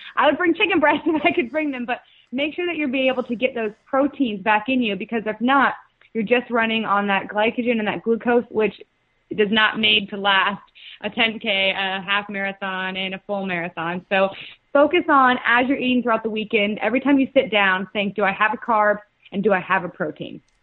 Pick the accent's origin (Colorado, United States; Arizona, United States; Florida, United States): Florida, United States; I guess I'm from Florida, so I don't have that whole family